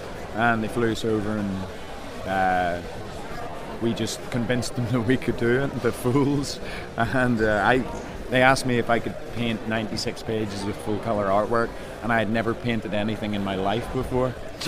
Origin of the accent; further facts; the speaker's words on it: Northern Ireland, United Kingdom; growing up in Northern Ireland